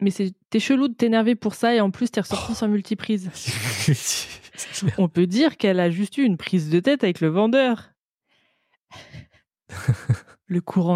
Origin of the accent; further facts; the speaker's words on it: United States; French is a second language; Mes deux premières années ici, je suis américaine, malgré une grande motivation de parler français